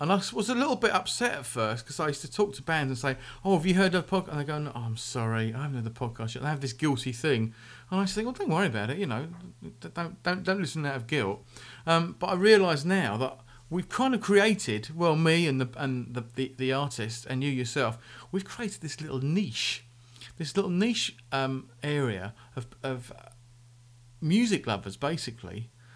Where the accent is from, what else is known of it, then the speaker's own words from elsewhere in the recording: England, United Kingdom; I'm English. We don't do languages.